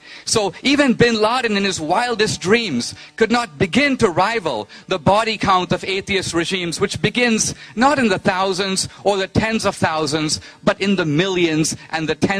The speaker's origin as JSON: {"language": "English", "country": "India", "said": "I'm from India, and anyone who's from there will tell you"}